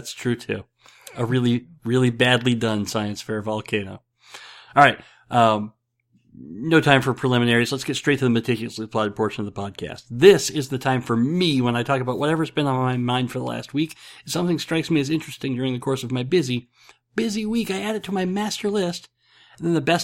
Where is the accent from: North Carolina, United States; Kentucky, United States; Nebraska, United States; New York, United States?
Nebraska, United States; No offense to anyone from Iowa. I'm from Nebraska. We got less people than you